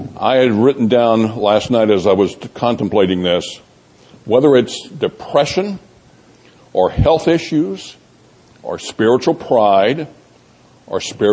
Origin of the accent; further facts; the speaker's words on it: Texas, United States; accent: Texas; You'll have to forgive my Texas accent as I try to pronounce these things.